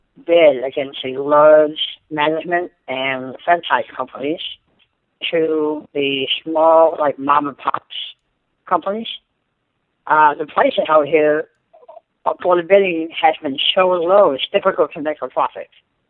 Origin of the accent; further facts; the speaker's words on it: Chandler, Arizona, United States; Well, I'm from Chandler, Arizona.